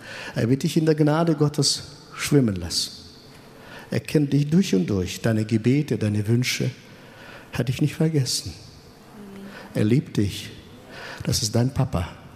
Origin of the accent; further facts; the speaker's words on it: Kazakhstan; now in Germany; ich komme aus Kasachstan und ich kam nach Deutschland. Vor 30 Jahren sind wir eingereist.